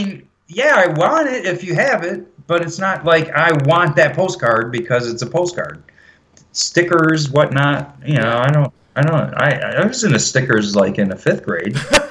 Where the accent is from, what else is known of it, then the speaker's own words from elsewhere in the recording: Detroit, Michigan, United States; But looking forward to doing Motor City, which is my hometown.